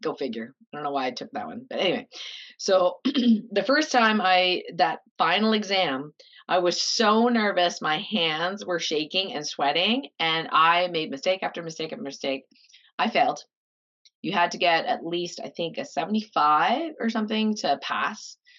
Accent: Canada; Which I was like, fine, I'm Chinese Canadian. We don't show our emotions.

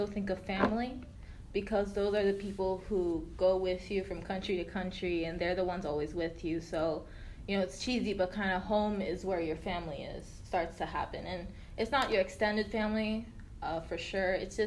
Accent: United States; I was like, I'm not Turkish, screw that, I'm American, I want to be American.

